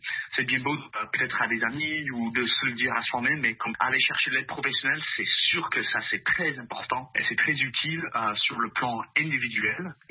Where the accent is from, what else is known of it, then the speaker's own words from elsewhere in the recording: United States; now in Quebec, Canada; Par exemple, moi je suis originaire des États-Unis, malgré mon accent galère européen. Moi, je suis originaire des États-Unis